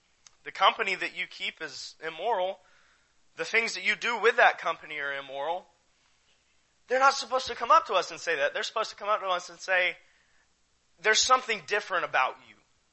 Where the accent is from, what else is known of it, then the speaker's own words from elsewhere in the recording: Florida, United States; So I grew up in North Florida, so, you know, if you know anything about that.